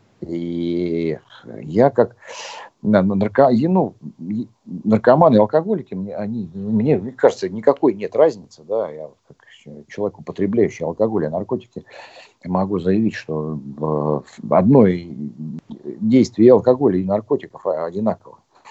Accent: Kazan, Tatarstan, Russia; now in Moscow, Russia; а я вот из Казани

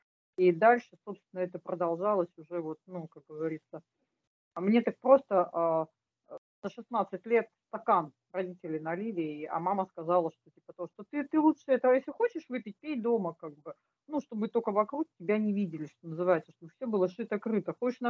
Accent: Saint Petersburg, Russia; Я алкоголичка из Санкт-Петербурга.

